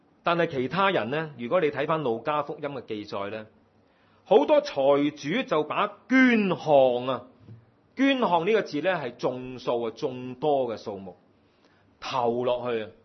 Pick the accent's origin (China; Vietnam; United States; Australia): China; 我们中国人说有个钱扎下袋都要的